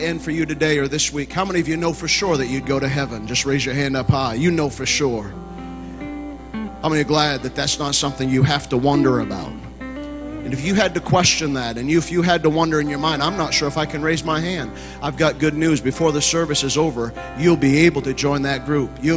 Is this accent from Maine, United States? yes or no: yes; Maine, United States; now in Victoria, United States; How many know it's only God could connect a pastor from Maine to meet a pastor from Kentucky in Victoria, Texas?